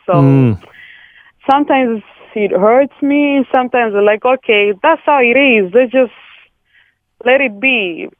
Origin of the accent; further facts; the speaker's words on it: DR Congo; English is a second language; Sorry for my English. I'm from the Congo, so.